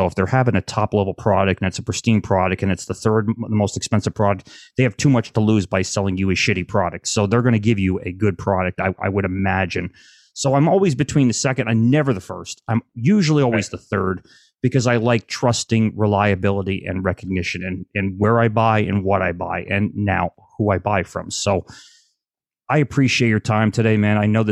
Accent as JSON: {"language": "English", "region": "Northeast", "country": "United States", "tie": "born or raised there", "said": "I grew up in the Northeast and AM radio was pretty easy to listen to a whole bunch of different stations."}